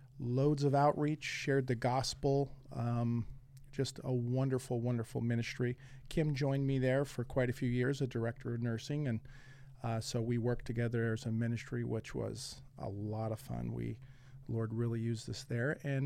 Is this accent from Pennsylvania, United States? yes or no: yes; Atlas, Pennsylvania, United States; Well, I'm from Atlas. I went to Mount Carmel High School.